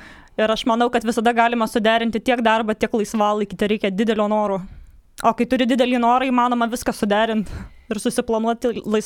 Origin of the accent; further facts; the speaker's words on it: Kaišiadorys, Kaunas County, Lithuania; esu iš Kaišiadorių. Esu ištekėjusi, gyvenu kartu su vyru Mindaugu ir dukra Elze.